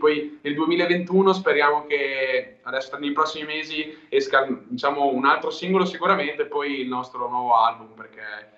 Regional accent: Pavullo nel Frignano, Emilia-Romagna, Italy; veniamo da Pavullo nel Frignano in provincia di Modena, quindi siamo un po' fuori tra virgolette dal mondo musicale, adesso voglio dire, nel senso che non veniamo dalle grandi metropoli

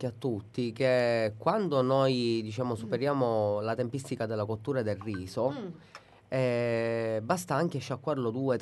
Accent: Sicily, Italy; dato che siamo siciliani

